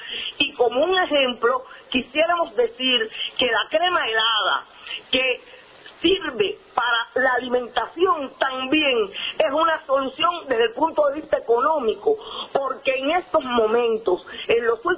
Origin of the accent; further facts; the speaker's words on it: Cuba; Siento que de ustedes me llega y de a ustedes les doy esta fortaleza como creadora cubana.